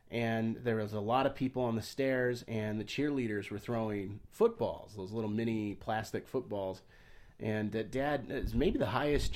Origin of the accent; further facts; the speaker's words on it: West Jordan, Utah, United States; growing up in Utah, we lived in West Jordan, Utah.